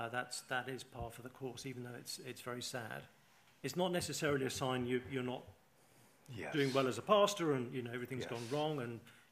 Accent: England, United Kingdom; It's exhausting being English, isn't it?

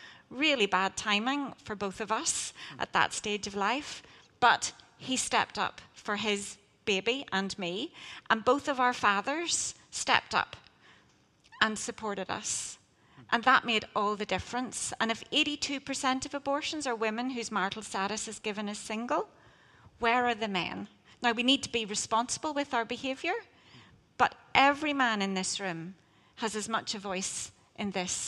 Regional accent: Northern Ireland, United Kingdom; I'm from Northern Ireland, but I was across the water, so abortion was readily available.

